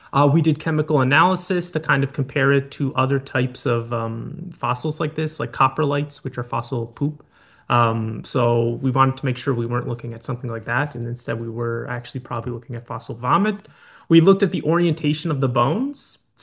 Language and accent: English; Sydney Mines, Nova Scotia, Canada; also born or lived in Germany; Yeah, I'm originally from Sydney Mines.